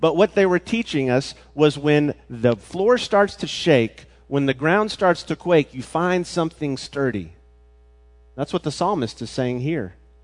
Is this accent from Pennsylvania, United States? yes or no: no; Memphis, Tennessee, United States; Growing up in Memphis, being on the New Madrid fault line, there was someone who predicted there was going to be an earthquake.